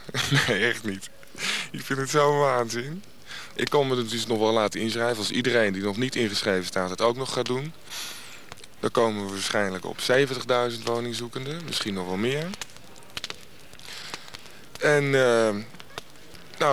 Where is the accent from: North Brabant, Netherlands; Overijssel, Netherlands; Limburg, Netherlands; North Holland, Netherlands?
North Holland, Netherlands; Amsterdam; Ik kom uit de Transvaalbuurt in de Oost.